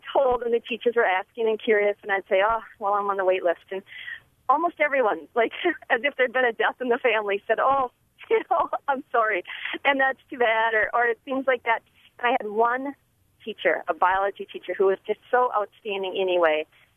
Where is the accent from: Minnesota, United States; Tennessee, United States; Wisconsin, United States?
Wisconsin, United States; even in a small, rural, north central Wisconsin town, which is also my hometown.